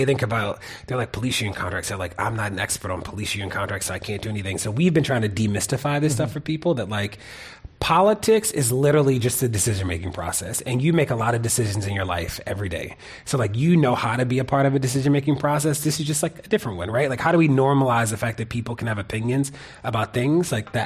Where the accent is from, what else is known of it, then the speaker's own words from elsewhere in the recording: Baltimore, Maryland, United States; We're not twins. We're just black from Baltimore.